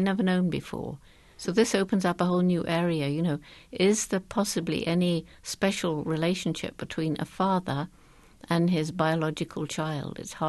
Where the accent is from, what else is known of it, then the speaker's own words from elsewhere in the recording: England, United Kingdom; moved away as an adult; I was straight out from England